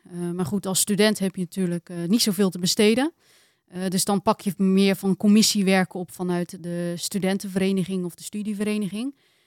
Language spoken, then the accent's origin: Dutch; Barendrecht, South Holland, Netherlands; also born or lived in China; Ik ben zelf geboren in China en opgegroeid in een kinderthuis in China. En toen rond mijn derde levensjaar, toen werd ik geadopteerd en kwam ik in de gemeente Barendrecht terecht.